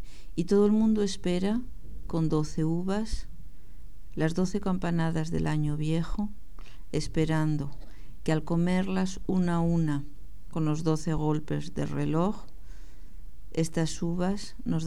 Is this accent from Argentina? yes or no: no; Spain; Como muchos españoles